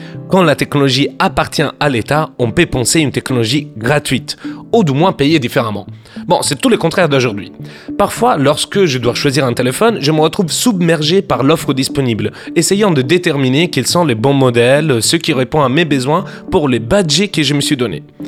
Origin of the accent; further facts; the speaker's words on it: Italy; Vous le savez, je suis italien, et en Italie, il y a encore un service de télétexte qui fonctionne.